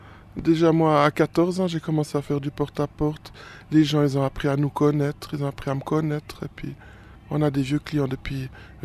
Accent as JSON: {"language": "French", "country": "Switzerland", "said": "On n'est pas étranger, on est suisse."}